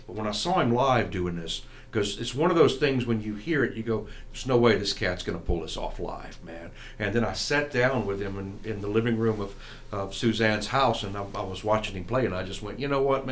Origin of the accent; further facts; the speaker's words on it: Lynn Haven, Florida, United States; I happen to be born and raised in Lynn Haven, Florida